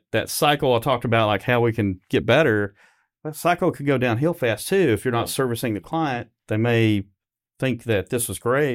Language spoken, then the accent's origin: English; Tennessee, United States; I'm from Tennessee. Don't let my accent fool you. I am from Tennessee, but a small town south of here.